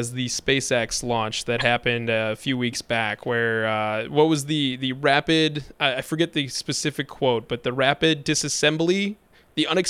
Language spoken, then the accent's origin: English; Franklin, Wisconsin, United States; also born or lived in Oak Creek; the suburban communities, area of Milwaukee that I grew up. I grew up in Oak Creek and Franklin, used 794 frequently